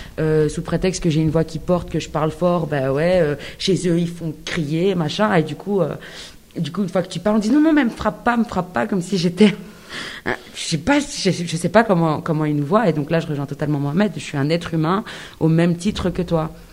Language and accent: French; Belgium; j'ai grandi en Belgique, je parle que français. Enfin, à l'époque, je parlais que français.